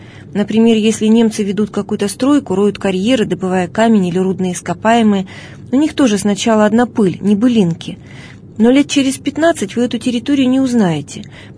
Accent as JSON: {"language": "Russian", "town": "Polenovo", "region": "Tula Oblast", "country": "Russia", "tie": "born or raised there", "said": "На моей малой родине в Поленове в 40-х годах добывали известняк."}